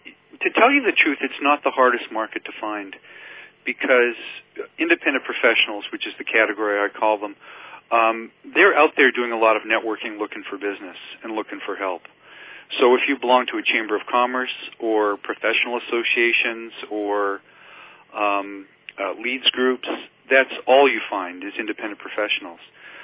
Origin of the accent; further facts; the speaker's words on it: Canada; now in United States; Yes, I am Canadian.